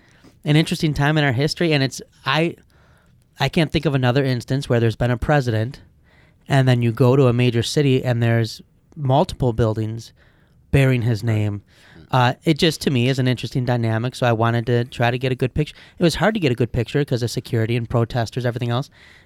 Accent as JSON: {"language": "English", "region": "Midwest", "country": "United States", "said": "I'm a Midwesterner, I think. I like Detroit. I like Milwaukee."}